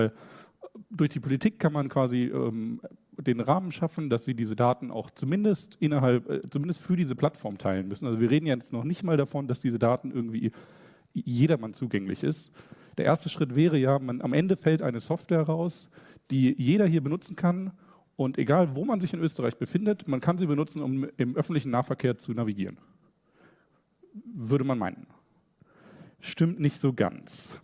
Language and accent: German; Germany; Weil, also ich komme aus Deutschland